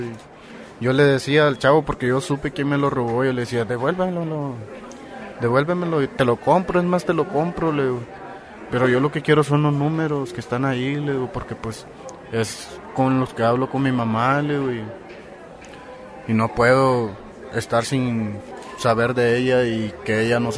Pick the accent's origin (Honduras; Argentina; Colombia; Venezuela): Honduras; moved away as an adult; yo cuando salí de allá de Honduras, mi idea era superar a mi mamá, ayudarle